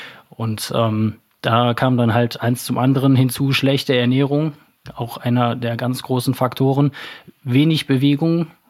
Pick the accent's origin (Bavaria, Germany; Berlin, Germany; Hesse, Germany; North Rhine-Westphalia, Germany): North Rhine-Westphalia, Germany; Wermelskirchen; born there; now in Remscheid, Germany; ein gebürtiger Wermelskirchner, 34 Jahre alt, aktuell wohnhaft in Remscheid